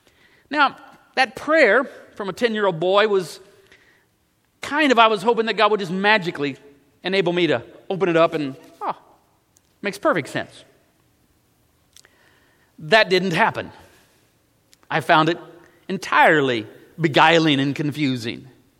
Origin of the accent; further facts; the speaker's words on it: Savannah, Missouri, United States; Growing up in the First Baptist Church in Savannah, Missouri, as a child, I was not always fully engaged in the sermon.